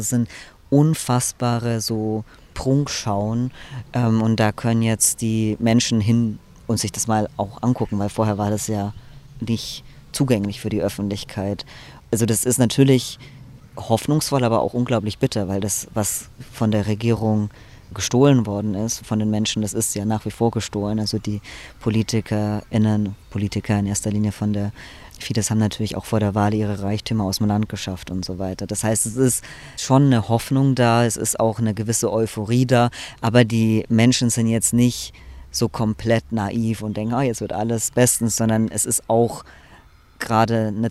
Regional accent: Germany; Also meine Eltern leben in Deutschland. Ich bin auch in Deutschland größtenteils aufgewachsen und meine Familie ist in Ungarn.

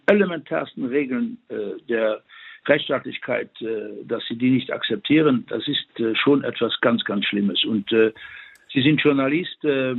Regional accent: Luxembourg; auch als Luxemburger eine Differenz machen zwischen den Wörtern

